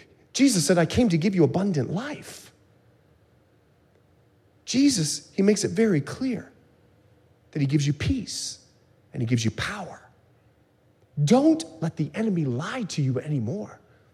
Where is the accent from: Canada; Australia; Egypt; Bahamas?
Bahamas; now in United States; I've mentioned to you before, I'm from the Bahamas. In fact, I just came back, had the chance to go home for a couple of days and see my family and teach at a church, and I'm Bahamian. And when I'm there, I speak Bahamian.